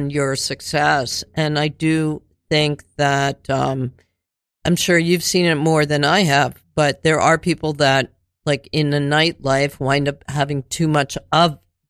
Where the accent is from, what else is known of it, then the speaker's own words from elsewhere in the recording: Cheltenham, Pennsylvania, United States; Well, I went 8 to 18. I lived in Cheltenham, the suburbs.